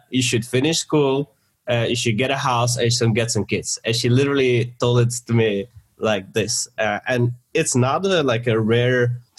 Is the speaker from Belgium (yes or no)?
yes; Belgium; now in Bulgaria; I am actually in Bulgaria and I'm from Belgium.